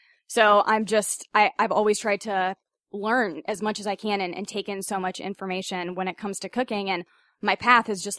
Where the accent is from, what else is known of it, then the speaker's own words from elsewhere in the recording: Raleigh, North Carolina, United States; I'm from Raleigh, of course, but every summer we used to go to Wrightsville Beach